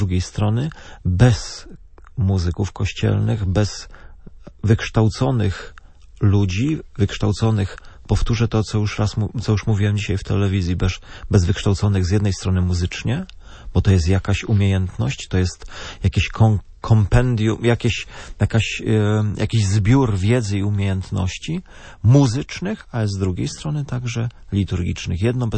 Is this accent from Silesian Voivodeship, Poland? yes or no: no; Opole, Opole Voivodeship, Poland; Ja akurat jestem z Opola